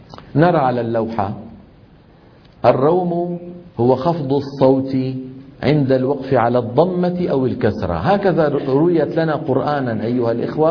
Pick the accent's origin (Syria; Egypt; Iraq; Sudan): Syria; عندنا في الشام